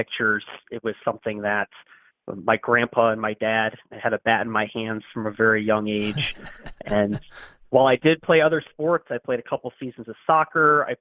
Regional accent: Oswego, Illinois, United States; also born or lived in Naperville; So I was born in Naperville, Illinois, but grew up mostly in Oswego, and I am the oldest of 9 children, 7 boys and 2 girls.

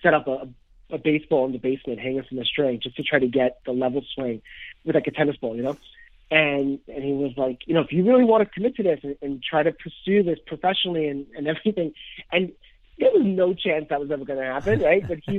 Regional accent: Queens, New York, United States; I am. So I grew up in Queens, New York my whole life. I moved a couple years ago out to Long Island. I grew up in Ozone Park, Queens.

